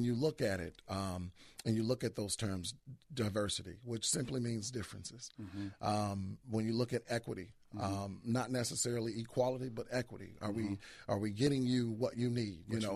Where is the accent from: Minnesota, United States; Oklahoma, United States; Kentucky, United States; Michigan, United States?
Michigan, United States; Ann Arbor; But and people wouldn't equate hardship and struggle with a person growing up in Ann Arbor.